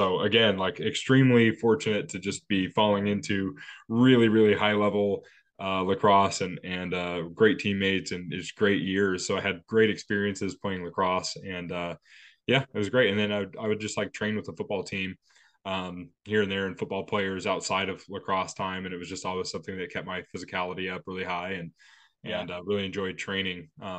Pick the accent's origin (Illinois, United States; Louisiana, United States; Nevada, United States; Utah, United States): Utah, United States; Salt Lake City; I grew up in Salt Lake City, Utah.